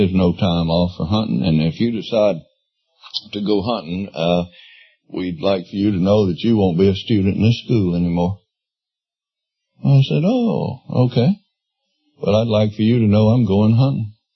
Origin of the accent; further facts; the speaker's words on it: Mississippi, United States; I was raised in Mississippi, graduated from high school by the grace of some of my teachers that just pushed me through.